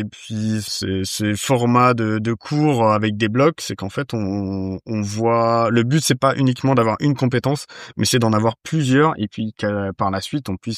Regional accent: Nantes, Pays de la Loire, France; Je suis d'origine de Nantes.

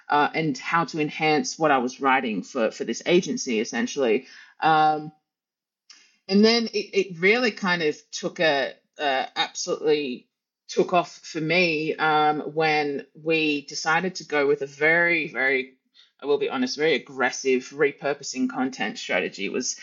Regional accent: Australia; now in Italy; I'm an Australian living in Italy.

